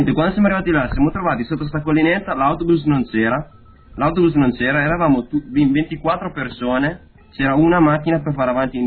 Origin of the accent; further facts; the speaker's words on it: Bologna, Emilia-Romagna, Italy; No, sono di Bologna Centro.